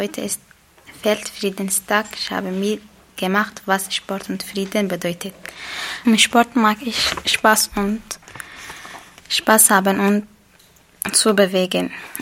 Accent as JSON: {"language": "German", "country": "Somalia", "second_language": "German", "said": "ich komme aus Somalia und ich bin 16 Jahre alt."}